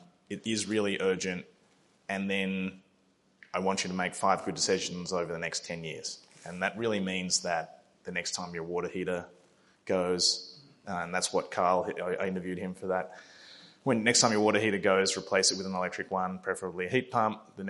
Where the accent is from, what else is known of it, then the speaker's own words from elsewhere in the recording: Australia; So I grew up in Australia, well aware of the tall poppy syndrome